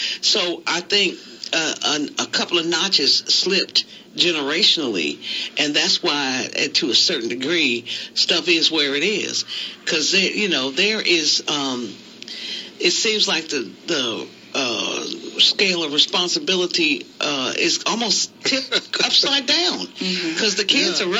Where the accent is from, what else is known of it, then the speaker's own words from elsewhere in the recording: Kansas City, United States; now in Los Angeles, United States; because I'm not originally from here, okay? I'm from the Midwest, from Kansas City.